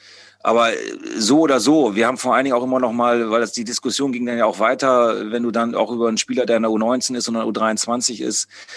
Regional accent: Bremen, Germany; über meine Bremer Heimat

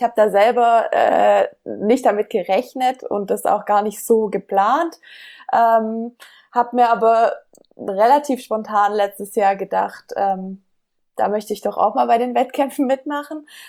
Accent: Ludwigsburg, Baden-Württemberg, Germany; Ich komme aus Ludwigsburg

